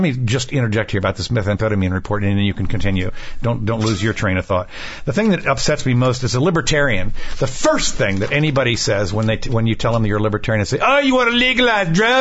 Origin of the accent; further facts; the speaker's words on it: Washington, District of Columbia, United States; In fact, when I grew up in Washington, D.C., and you could dial 4 digits to get to somebody else's phone, and it would ring.